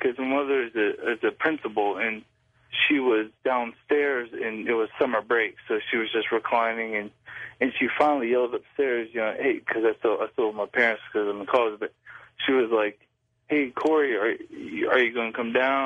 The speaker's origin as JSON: {"language": "English", "town": "Destin", "region": "Florida", "country": "United States", "said": "Hey, I'm from Destin, Florida."}